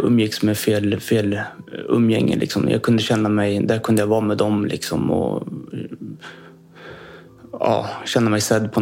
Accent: Ekerö, Stockholm County, Sweden; born there; Jag är född i Stockholm, ute på Ekerö.

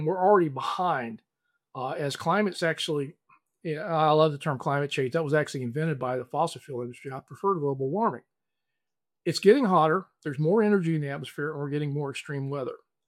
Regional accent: Florida, United States; I mean, my home state of Florida, for all of its challenges, has one of the stronger building codes in the nation

